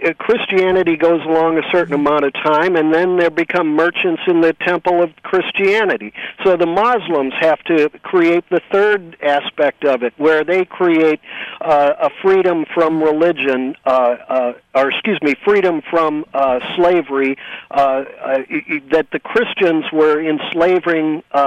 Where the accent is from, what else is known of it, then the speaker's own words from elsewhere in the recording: St. Louis, Missouri, United States; I've told you before, I was raised in St. Louis and went to the Ethical Society